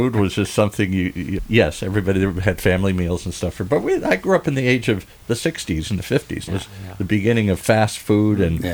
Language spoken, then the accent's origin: English; Midwest, United States; No, I grew up in the Midwest. All our mother's foods were lousy.